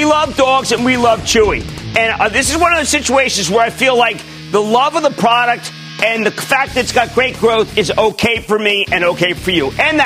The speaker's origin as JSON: {"language": "English", "region": "New Jersey", "country": "United States", "said": "I'm from Clean Jersey."}